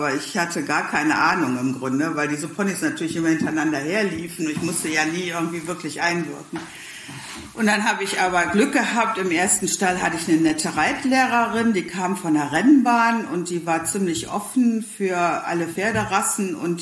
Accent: Remscheid, North Rhine-Westphalia, Germany; Also ich komme ja aus Remscheid, ich habe damals in Remscheid gewohnt.

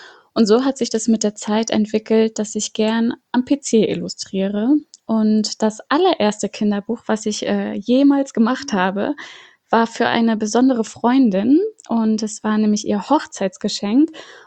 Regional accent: Flensburg, Schleswig-Holstein, Germany; now in Hamburg, Germany; hast du ja schon gesagt. Ich bin 29 Jahre alt. Ich lebe seit 10 Jahren in Hamburg. Geboren und aufgewachsen bin ich aber in Flensburg.

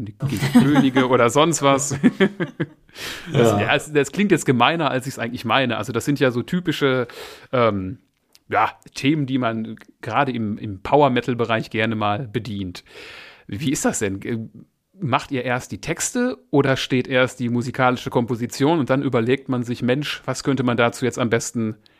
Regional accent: Essen, North Rhine-Westphalia, Germany; now in Moers, Germany; Aber ich bin kein Urmörser, ich komme ursprünglich aus Essen, das ist der Niederrhein.

